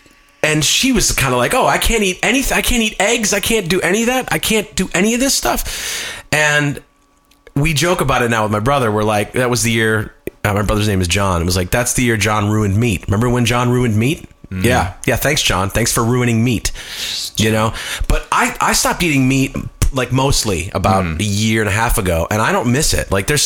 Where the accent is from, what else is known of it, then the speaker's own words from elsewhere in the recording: New York, United States; We were raised in New York where like cheeseburgers are, you know, hey, let's get a cheeseburger every day.